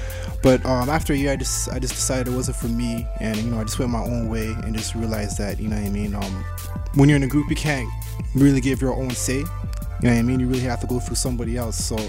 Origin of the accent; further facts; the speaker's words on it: Toronto, Ontario, Canada; also born or lived in Scarborough; Not really Scarborough, but Toronto's probably like my hometown, so I do a lot of shows and whatnot.